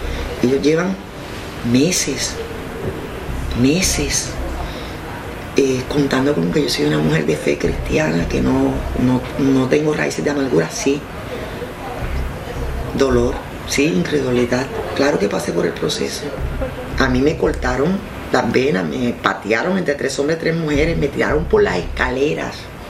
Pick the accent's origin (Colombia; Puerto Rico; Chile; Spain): Puerto Rico; en una provincia tan pequeña como Barranca, yo soy la cuarta puertorriqueña que le hacen lo mismo.